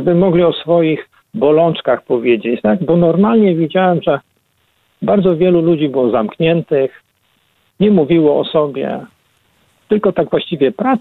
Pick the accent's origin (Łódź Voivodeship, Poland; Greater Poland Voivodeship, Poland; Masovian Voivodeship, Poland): Łódź Voivodeship, Poland; Mam pochodzenie chłopskie. Zawsze wpisywałem wszędzie właśnie pochodzenie takie. Pochodzę ze wsi, okolice Wielunia, bo województwo kiedyś sieradzkie.